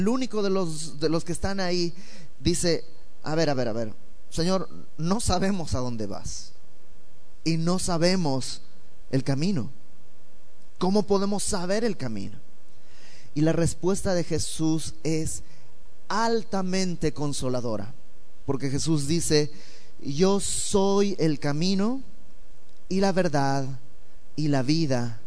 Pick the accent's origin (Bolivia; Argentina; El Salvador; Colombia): Bolivia; moved away as an adult; now in Mexico; yo no soy de México, soy boliviano. Llegué a México hace 15 años por 6 meses y también me fui quedando.